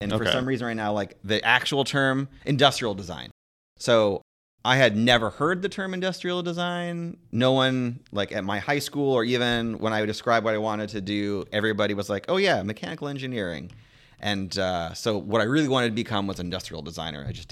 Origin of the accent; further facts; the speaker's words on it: Indiana, United States; Undergrad, I'm from Indiana originally. I went to Indiana University.